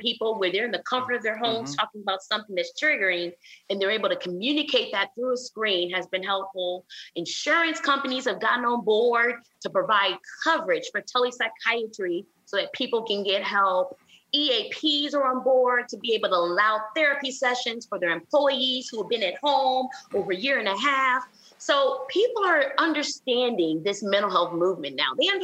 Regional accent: Flint, Michigan, United States; now in Houston, United States; I'm from Flint, Michigan.

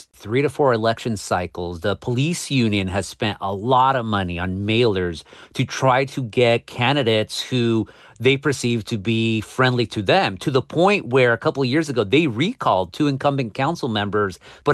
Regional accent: Anaheim, California, United States; We'll start with my hometown of Anaheim

